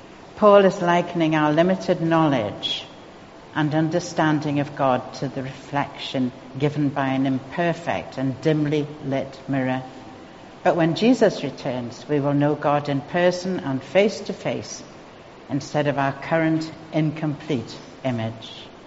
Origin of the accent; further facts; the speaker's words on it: North East England, United Kingdom; accent: Geordie; I'm not going to attempt the Scots with my Geordie accent.